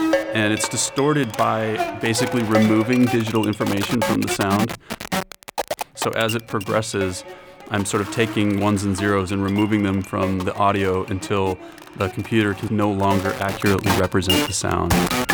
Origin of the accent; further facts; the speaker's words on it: Montana, United States; The coniferous sound, which I grew up with in Montana because of all the, you know, pine trees, fir trees, there's a kind of hollow sound, sort of like through the trees.